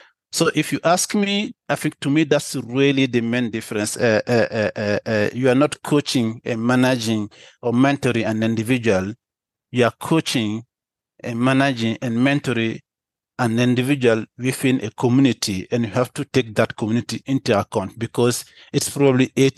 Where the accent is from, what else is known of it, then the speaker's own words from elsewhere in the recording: Mali; That's because I'm coming from I'm from Mali